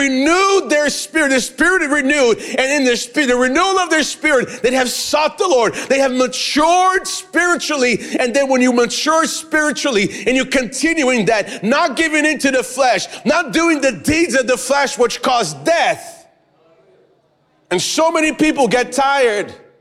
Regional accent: Massachusetts, United States; I grew up in Massachusetts.

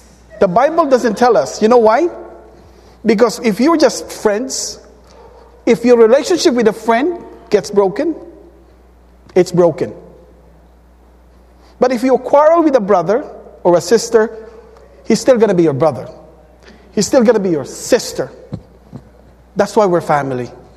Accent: Philippines; Not because, you know, I'm Filipino, you're white, you're black. When I was in New York, I'm still working in New York.

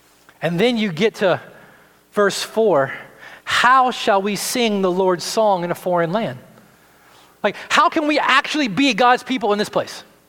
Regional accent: the South, United States; This, again, was another aspect of a world I grew up in the South, in the church.

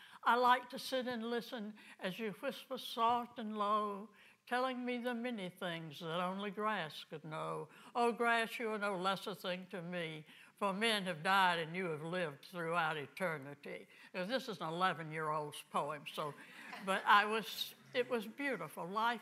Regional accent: Charleston, South Carolina, United States; moved away; But when I moved to New Jersey from Charleston, the tears ran down my face when I was leaving my home.

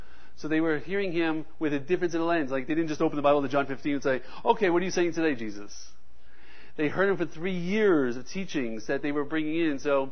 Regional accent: New York, United States; also born or lived in Florida / Arkansas; now in Oklahoma, United States; So I am from New York, lived in Florida, lived in Arkansas as a pastor at Calvary Chapel Texarkana, moved to Oklahoma

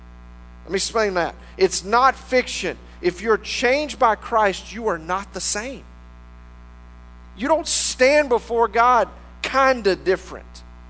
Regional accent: Texas, United States; If you work hard, and we like this because we're Texan. Just put your boots on, pull them up real tight, and work hard.

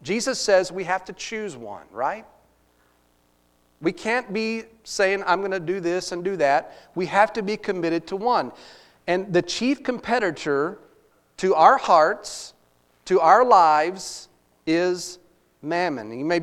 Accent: Texas, United States; For me, growing up in Texas, Cowboys versus Eagles.

